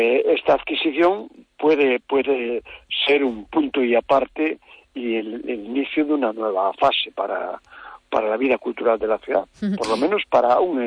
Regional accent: Vigo, Galicia, Spain; born there; a los que nacimos en Vigo

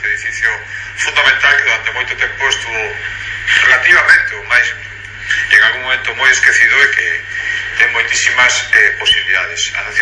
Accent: Pontevedra, Galicia, Spain; o que penso sobre quen preside a Xunta de Galicia como pontevedrés

